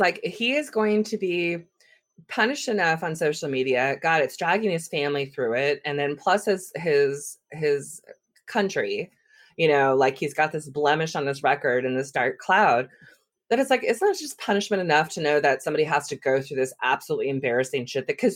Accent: California, United States; okay, so I grew up in the Bay Area, and you had Mark McGwire and Jose Canseco.

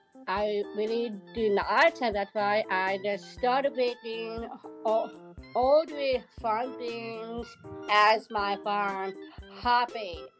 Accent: Boston, Massachusetts, United States; I am a 32. I am from Boston.

